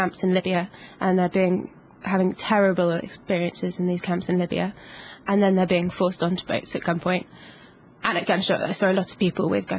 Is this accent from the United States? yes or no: no; United Kingdom; I'm British.